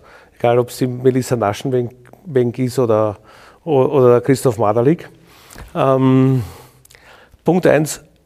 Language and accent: German; Vienna, Austria; ich wurde aber sehr schnell integriert als Wiener.